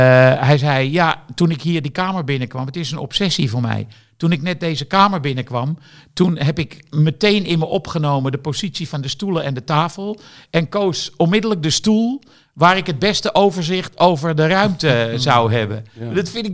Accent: Rotterdam, South Holland, Netherlands; als Rotterdammer kan ik heel goed goede

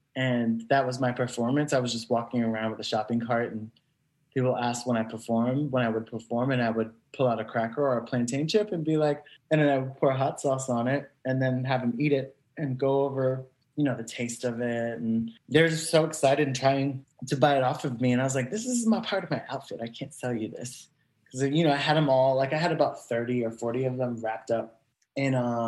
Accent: New York City, New York, United States; about who I am as a New Yorker and as a performer.

